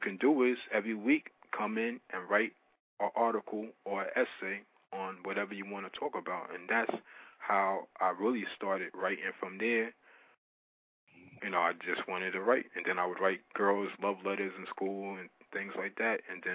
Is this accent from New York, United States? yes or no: yes; Long Island, New York, United States; also born or lived in Brooklyn; Okay, I was born in Brooklyn, but raised out in Long Island. I lived in Long Island for the majority of my life.